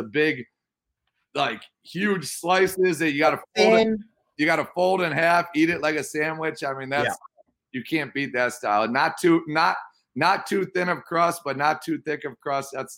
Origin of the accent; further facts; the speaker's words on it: Buffalo, New York, United States; I mean, I'm from Buffalo, New York